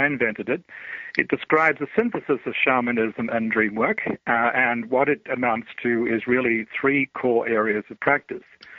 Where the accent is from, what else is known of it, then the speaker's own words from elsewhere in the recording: Australia; So in my childhood, I had a very challenging childhood. I grew up in Australia